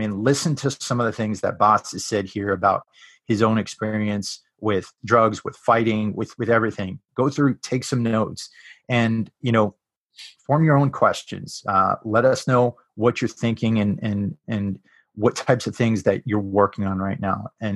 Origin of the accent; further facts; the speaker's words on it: New England, United States; I'm from New England, and we're loaded with ghosts in New England, as you probably know, and grew up with that stuff.